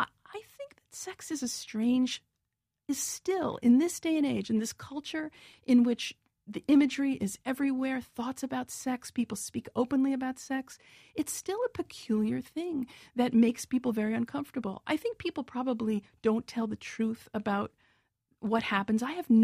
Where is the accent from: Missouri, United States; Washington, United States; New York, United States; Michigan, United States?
New York, United States; As a New Yorker, you really kind of learn to turn down ambient noise